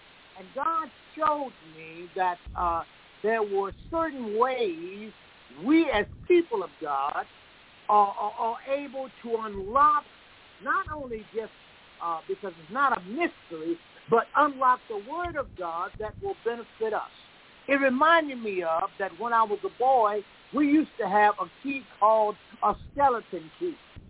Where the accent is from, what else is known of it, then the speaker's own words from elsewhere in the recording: the South, United States; it reminds me of when I was a boy growing up in the South.